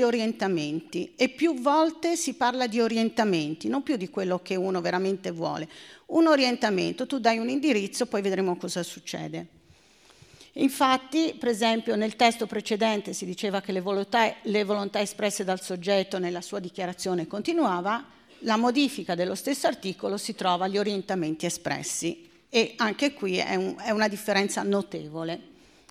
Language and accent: Italian; Livorno, Tuscany, Italy; now in Udine, Italy; quando sono arrivata a Udine, io sono livornese, non sono udinese purtroppo, sono andata a finire lì, avrei preferito Trieste, ma è per una questione di mare